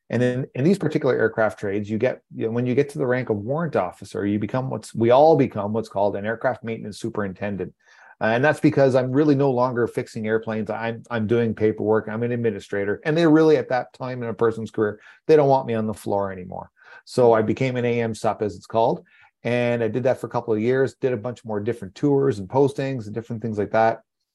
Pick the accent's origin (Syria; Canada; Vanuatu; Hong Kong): Canada; I'm a Canadian